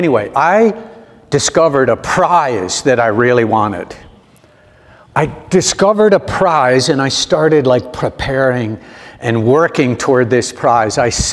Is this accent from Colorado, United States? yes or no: no; Connecticut, United States; When I had finished Bible college and gone back to my home state of Connecticut, I just wasn't ready to start a real job.